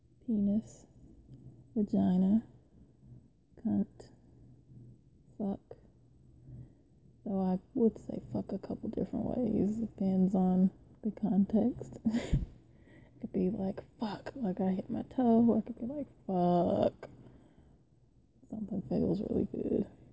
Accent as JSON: {"language": "English", "region": "the South", "country": "United States", "accent": "southern", "said": "really think I have much of a cute southern accent"}